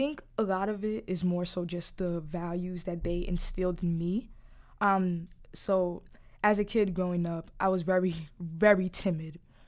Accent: Brooklyn, New York, United States; So I used to be ashamed to say that I was from Brownsville, especially for people that are from New York or specifically Brooklyn

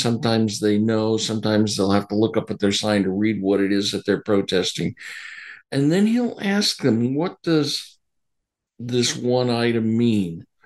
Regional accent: Seattle, Washington, United States; I grew up in the Seattle area, and mom would take me down to Nordstrom's to buy shoes

